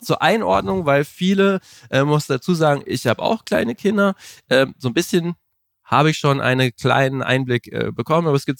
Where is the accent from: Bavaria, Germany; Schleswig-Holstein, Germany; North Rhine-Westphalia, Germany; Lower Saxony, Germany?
Lower Saxony, Germany; Melle; Ich sitze heute in einer Kinderspielarena im Osnabrücker Umland, genauer gesagt in meiner Heimatstadt Melle.